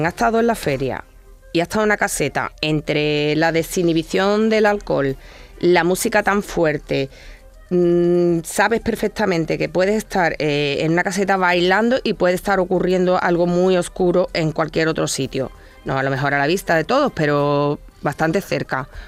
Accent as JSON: {"language": "Spanish", "town": "Villanueva de San Juan", "region": "Andalusia", "country": "Spain", "tie": "born or raised there", "also_born_or_lived": "Sevilla", "said": "Yo soy de Villanueva de San Juan, pero con 14 años me fui a Sevilla y he vivido toda mi vida en Sevilla."}